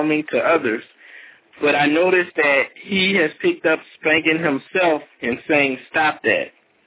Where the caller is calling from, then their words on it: Louisiana, United States; I'm calling from Louisiana.